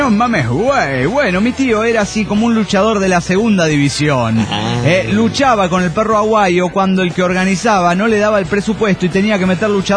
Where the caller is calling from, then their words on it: Morelia, Michoacán, Mexico; de Morelia, Michoacán, México.